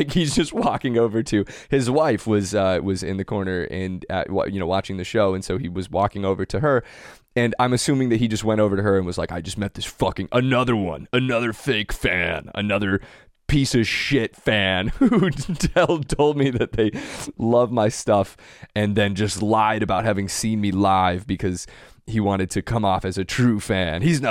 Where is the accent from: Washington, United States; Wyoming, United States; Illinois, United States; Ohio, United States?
Washington, United States; Seattle; And I told him I'm from Seattle.